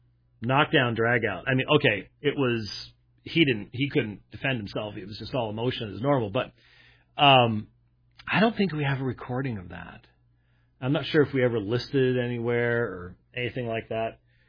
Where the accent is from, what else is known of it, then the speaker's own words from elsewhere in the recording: Scotland, United Kingdom; look, I'm Scottish. we are realists.